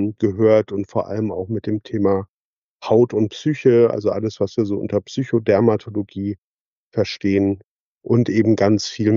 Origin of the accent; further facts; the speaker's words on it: Schleswig-Holstein, Germany; also born or lived in Hamburg; Ich komme hier aus dem Norden, aus Schleswig-Holstein und Hamburg